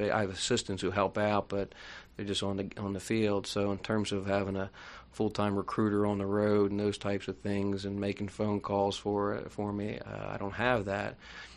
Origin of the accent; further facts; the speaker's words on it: Philadelphia, Pennsylvania, United States; Of course, growing up outside of Philadelphia, I was a Philadelphia fan, a Philadelphia Phillies fan